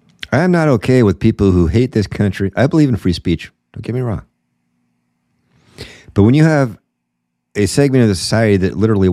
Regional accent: Washington, United States; Right here in my home state, the University of Washington has an area called Red Square. Imagine that. In Seattle? No way.

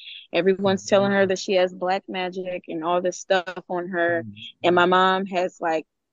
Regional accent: Fort Wayne, Indiana, United States; I'm from Fort Wayne, Indiana. Okay. A little bit away from Indianapolis.

